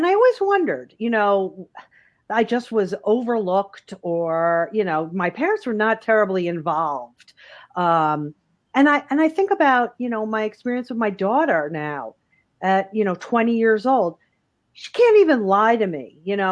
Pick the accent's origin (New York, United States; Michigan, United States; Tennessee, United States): New York, United States; New York City; I grew up in New York City, so there was a fair amount of independence.